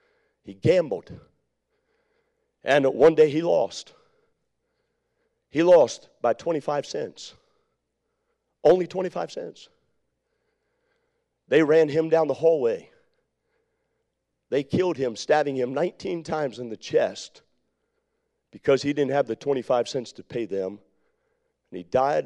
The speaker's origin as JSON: {"language": "English", "region": "Maryland", "country": "United States", "tie": "born or raised there", "said": "I grew up in the Maryland area, and so he lived right across our field."}